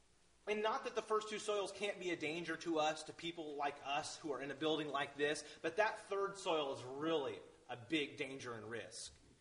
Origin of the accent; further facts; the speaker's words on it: Vermont, United States; Now, this happens, from my experience at least. I grew up in Vermont.